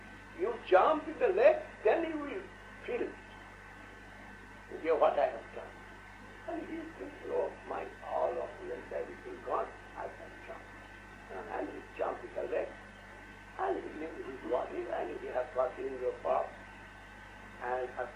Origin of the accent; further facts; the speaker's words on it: India; when I am coming out from India, I am making some will.